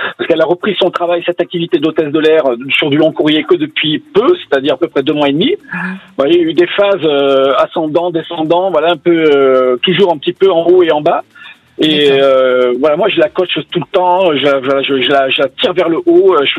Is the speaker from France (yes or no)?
yes; Nouvelle-Aquitaine, France; Moi, je suis originaire de la Gironde et j'aurais pu venir effectivement m'installer sur Bordeaux